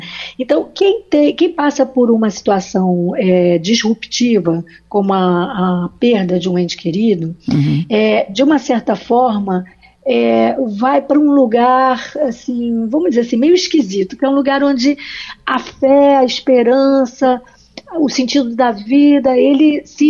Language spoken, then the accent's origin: Portuguese; Rio de Janeiro, Brazil; Olha, o meu telefone, eu sou do Rio